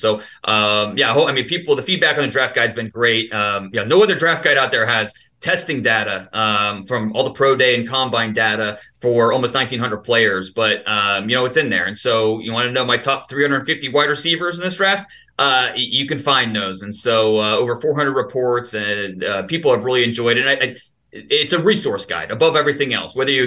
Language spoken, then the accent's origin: English; Ohio, United States; 13-year-old growing up in Northeast Ohio, the Browns are coming back as an expansion franchise and trying to figure out who should be that number one overall pick.